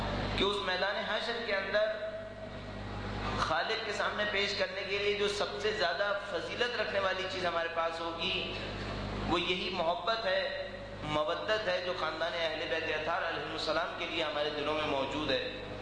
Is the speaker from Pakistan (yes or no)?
yes; Pakistan; born there; میں پاکستان میں پیدا ہوا اس اعتبار سے مجھے پاکستانی کہا جاتا ہے